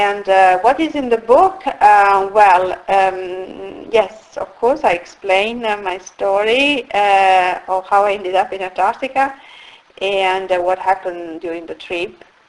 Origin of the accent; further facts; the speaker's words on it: Turin, Piedmont, Italy; moved away as an adult; now in United Kingdom; I'm originally from Turin, in Italy, and I've been living for more than 18 years now in UK.